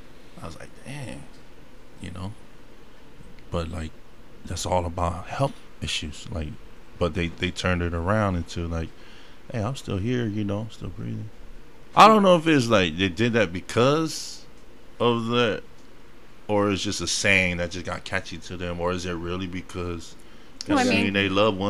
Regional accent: San Francisco, California, United States; also born or lived in Carson, California / Bay Area; now in Tacoma, United States; know, my family came from San Francisco, California. But now we are here in the Pacific Northwest. I was raised in San Francisco for about 7 years of my childhood, but been up and down from Carson, California, to the Bay Area, and then now to the Pacific Northwest

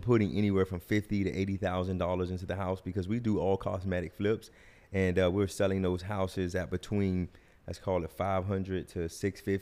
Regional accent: Miami, Florida, United States; We born and raised in Miami.

